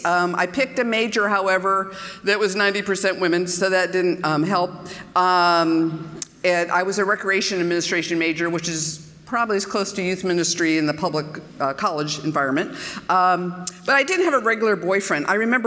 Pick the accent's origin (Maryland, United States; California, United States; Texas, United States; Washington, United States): California, United States; I grew up in California, so we didn't say bless your heart, but you know.